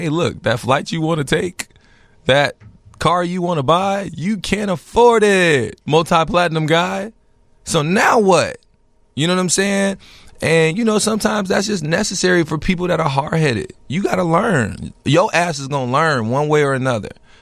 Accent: Broadview, Illinois, United States

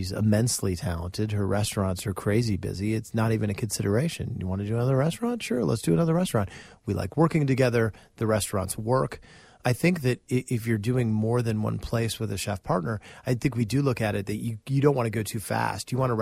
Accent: Springfield, Illinois, United States; Like in Springfield, Illinois, my hometown, and God love them. I love Springfield, Illinois.

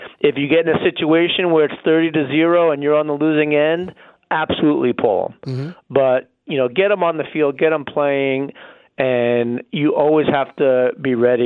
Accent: New York, United States; I mean, like, I grew up in New York.

